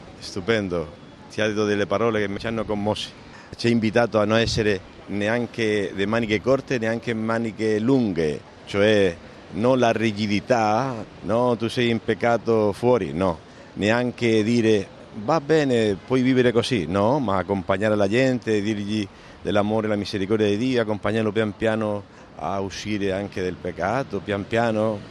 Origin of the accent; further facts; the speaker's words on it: Murcia, Region of Murcia, Spain; prete della diocesi di Roma, missionario in Ecuador. Sono di Murcia, Spagna.